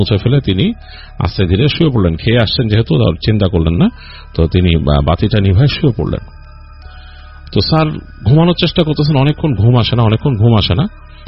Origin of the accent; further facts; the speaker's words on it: Mohammadpur, Dhaka Division, Bangladesh; আমি নিজে মোহাম্মদপুরের ছেলে, আমি জানি আমাদের এই এলাকা অনেক রকম এরকম ঘটনা প্রচলিত আছে